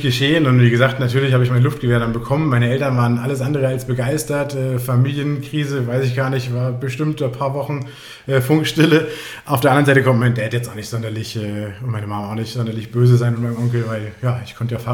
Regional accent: Frankfurt, Hesse, Germany; now in Chiemgau, Germany; innerhalb von der Woche habe ich meine Koffer gepackt in Frankfurt, wo ich groß geworden bin und ja, bin ins Chiemgau gezogen und da jetzt dann auch, mittlerweile schon einige Jahre hier.

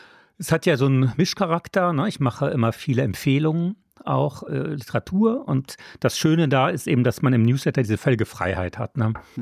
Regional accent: France; Ich bin ja auch Franzose.

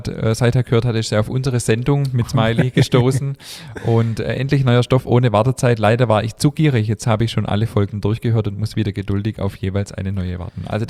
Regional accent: Baden-Württemberg, Germany

